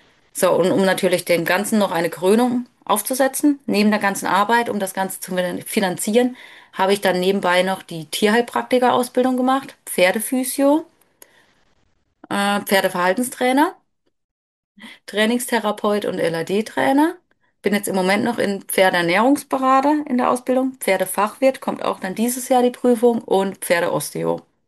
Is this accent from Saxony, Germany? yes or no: no; Baden-Württemberg, Germany; born there; also born or lived in Rhineland-Palatinate; Und dann sind wir eben aus Rheinland-Pfalz in den Schwarzwald zurückgezogen, weil von dort komme ich gebürtig.